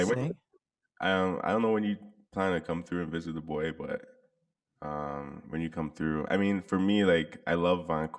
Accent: Beijing, China; accent: Beijing; now in Canada; Like I'm not, like, I still got my Beijing accent when they talk. Never lose that.

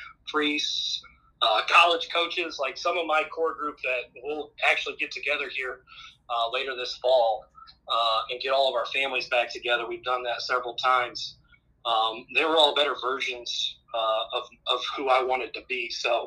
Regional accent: Ottawa, Ohio, United States; growing up in Ottawa and Glandorf, it's a pretty special town

